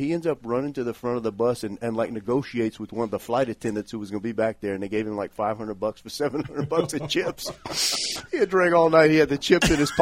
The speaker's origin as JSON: {"language": "English", "town": "Abbeville", "region": "Louisiana", "country": "United States", "said": "I mean, come on, Glenn. I'm from Abbeville, man. I mean, I had never been farther than Rutherford Beach, and you got me in Las Vegas."}